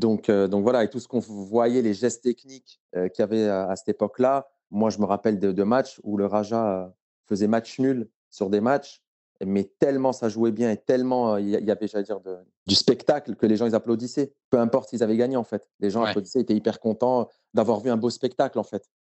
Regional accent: Morocco; J'ai grandi au Maroc.

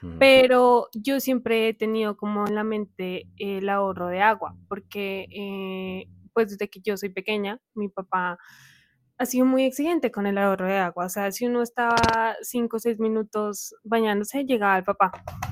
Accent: Bogotá, Colombia; en Bogotá, yo soy de Bogotá y vivo en toda mi familia

